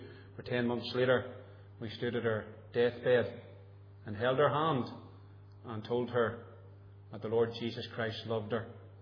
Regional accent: England, United Kingdom; born there; I was born in England in 1962.

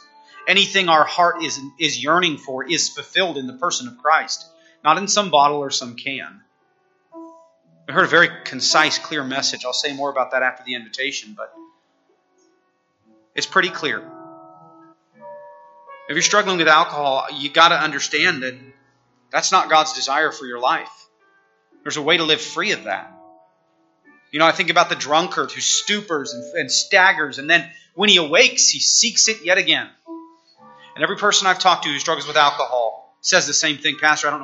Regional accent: Napa, California, United States; You know, I grew up in Napa. That is the wine capital of the world.

